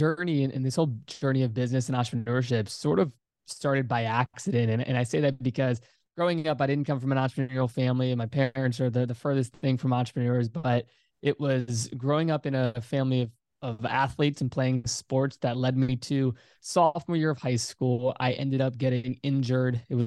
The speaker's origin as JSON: {"language": "English", "region": "Virginia", "country": "United States", "tie": "born or raised there", "said": "just doing Facebook advertising for local businesses in my home state of Virginia."}